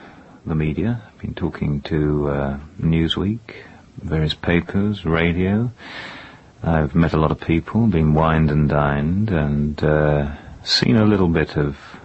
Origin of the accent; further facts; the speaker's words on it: London, United Kingdom; Yes, I was born in London. Most of my life I'd spent in London except for student days. I was at Cambridge and at York. That's old York, not New York. And I spent a year or so abroad in Greece, otherwise in London.